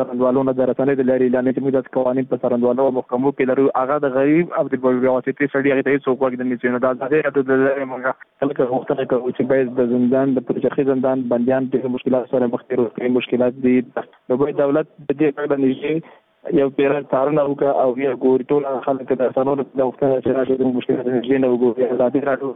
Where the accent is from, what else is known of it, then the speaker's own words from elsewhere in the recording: Afghanistan; موږ هم د افغانستان بچیان یو